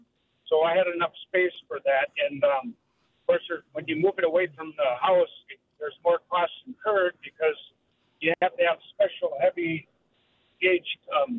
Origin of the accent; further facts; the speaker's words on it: Menominee, Michigan, United States; from Menominee on the way to Milwaukee, and I have a solar system.